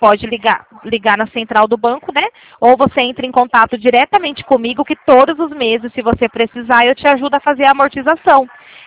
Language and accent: Portuguese; Americana, São Paulo, Brazil; Eu sou aqui da região de Americana, aqui do interior de São Paulo.